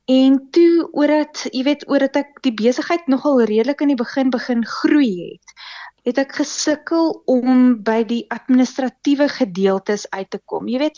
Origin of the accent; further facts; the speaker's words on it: Kempton Park, Gauteng, South Africa; also born or lived in Pretoria; Ek was gebore in Pretoria, so ek moet erken ek is 'n Bluebell ondersteuner. En dan van daar af het ek skool gegaan in Kempton Park en toe weer teruggetrek na die Pretoria omgewing toe